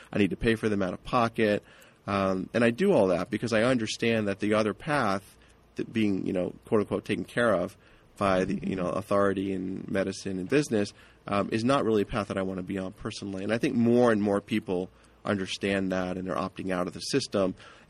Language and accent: English; East Coast, United States; now in California, United States; I started learning about organics when I got to California. I grew up on the East Coast and, you know, our vegetables were potatoes and French fries